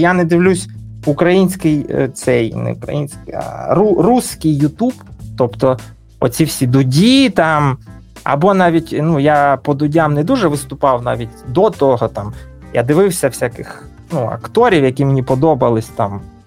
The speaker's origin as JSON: {"language": "Ukrainian", "region": "Donbas", "country": "Ukraine", "tie": "born there", "also_born_or_lived": "Kharkiv", "said": "Бо, ну, я народився на Донбасі, жив в Харкові, тири-пири, оце все."}